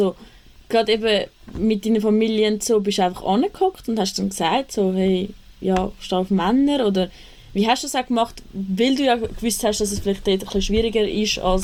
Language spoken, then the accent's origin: German; Küsnacht, Zurich, Switzerland; Aber eben, ich komme auch aus Küsnacht